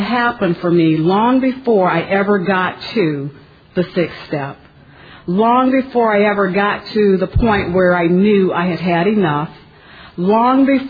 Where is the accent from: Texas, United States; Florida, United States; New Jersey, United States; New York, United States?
Florida, United States; I'm from the Florida region, the Heartland area